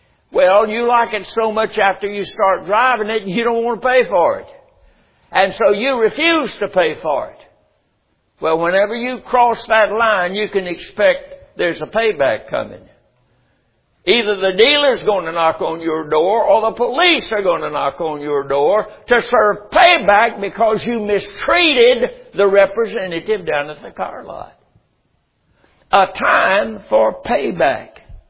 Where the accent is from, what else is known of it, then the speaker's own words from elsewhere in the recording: United States; and I am an American, and I was born in this country. And I love my country.